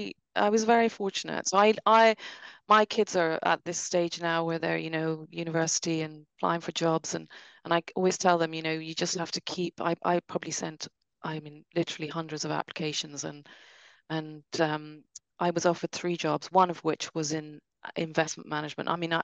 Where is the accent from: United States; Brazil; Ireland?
Ireland; Dublin, Leinster; I grew up in Dublin. One of five kids, went to UCD when I was 17, so quite young.